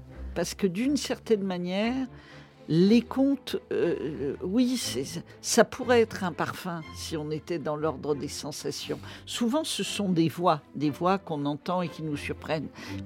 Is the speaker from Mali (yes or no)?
yes; Bamako, Mali; born there; moi je suis née à Bamako, je suis née sous l'arbre à palabre.